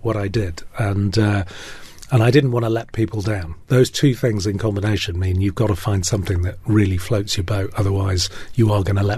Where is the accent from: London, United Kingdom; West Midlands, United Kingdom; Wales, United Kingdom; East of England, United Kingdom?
West Midlands, United Kingdom; when I was growing up in the West Midlands